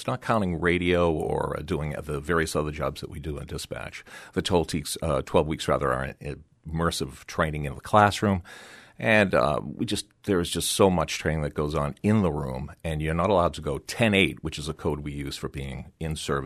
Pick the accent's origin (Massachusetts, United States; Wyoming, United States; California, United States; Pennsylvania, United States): Massachusetts, United States; Boston; I'm from the Boston area, so I absolutely know what you're talking about.